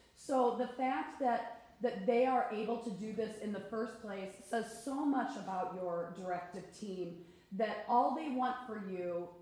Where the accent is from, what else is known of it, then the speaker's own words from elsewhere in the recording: Iowa, United States; also born or lived in Kansas; now in Chicago, United States; I didn't grow up with show choir. I grew up in Iowa and Kansas. Yeah. I will say y'all a lot, so brace yourself.